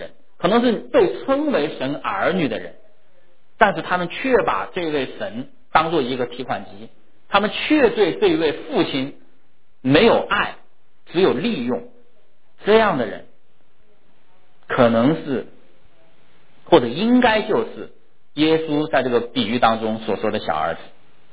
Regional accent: China; 我们中国人总在说知子莫如父，对不对？

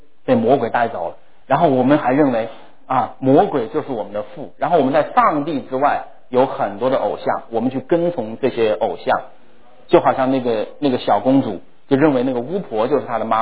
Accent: Wuhan, Hubei, China; 就是在我的家乡武汉中国武汉这个地方

